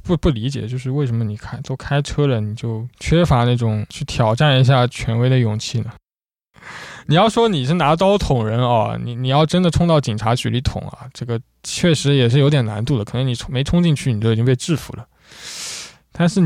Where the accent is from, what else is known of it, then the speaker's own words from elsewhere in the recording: China; 因为作为一个中国人，我觉得从小是很少有忤逆上级的这个习惯的